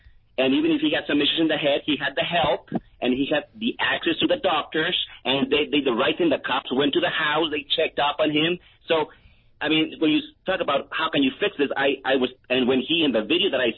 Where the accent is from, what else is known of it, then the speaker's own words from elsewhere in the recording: Mexico City, Mexico; I mean, I was born in Mexico City. I was born and raised